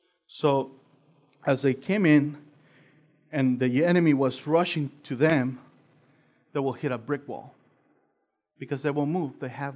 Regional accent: Mexico; I'm from Mexico originally, and all the border towns in Mexico, they're all dangerous.

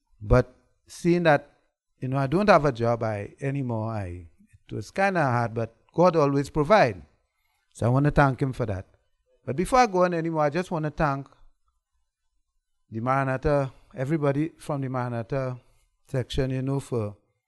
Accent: Trinidad & Tobago; Trinidad and Tobago.

